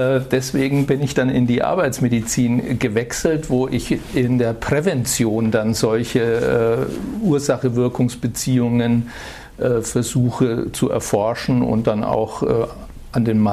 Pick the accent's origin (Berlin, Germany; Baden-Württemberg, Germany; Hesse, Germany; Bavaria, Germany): Bavaria, Germany; Erlangen; Ursprünglich komme ich aus Erlangen, habe in Bochum dann angefangen, ein Jahr Medizin zu studieren, konnte dann aber in die Heimat zurückwechseln